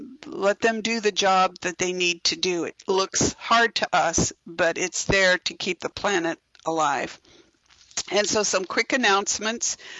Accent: United States; I know this is an international show, but I'm an American, and we've been through a lot here in the United States this last month.

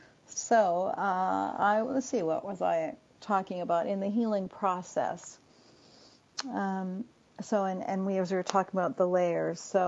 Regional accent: Vancouver, British Columbia, Canada; there was a Rose Marcus, who's from my hometown of Vancouver, BC

